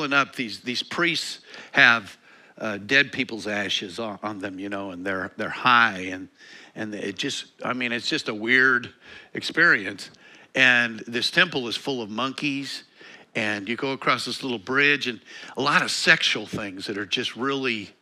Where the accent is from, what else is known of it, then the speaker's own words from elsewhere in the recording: Colorado, United States; because I grew up in Eastern Colorado.